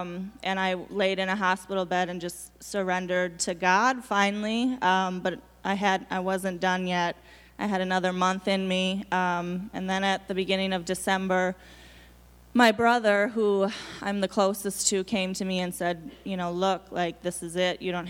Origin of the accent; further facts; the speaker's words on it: Hudson, Wisconsin, United States; I'm from Hudson, so Minneapolis is right by there.